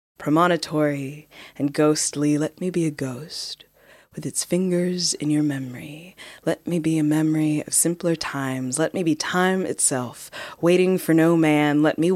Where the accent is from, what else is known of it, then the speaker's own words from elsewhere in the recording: Texas, United States; growing up in Texas, like in like world geography textbooks and that sort of thing